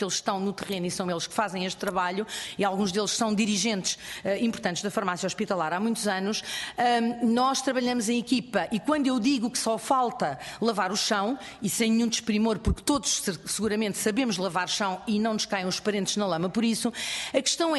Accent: Portugal; enquanto portugueses

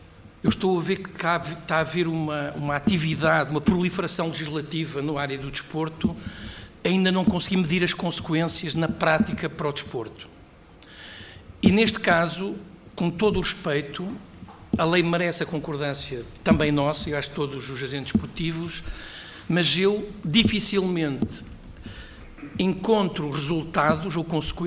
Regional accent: Bragança, Portugal; Eu sou de Bragança

